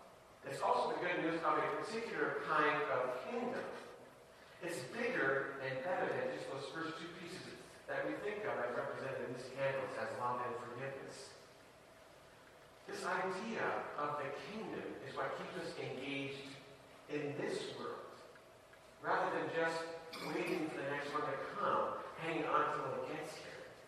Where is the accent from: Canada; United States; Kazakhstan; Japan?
Canada; Niagara Falls, Ontario; I am, for instance, a Canadian citizen. I have a Canadian passport. I was born in Canada, Niagara Falls to be specific. I grew up in Canada, and I've always lived in Canada. I like being a Canadian.